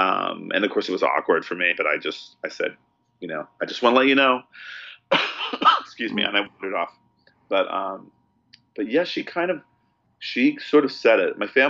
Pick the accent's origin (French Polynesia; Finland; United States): United States; San Francisco, California; This is the San Francisco Bay Area.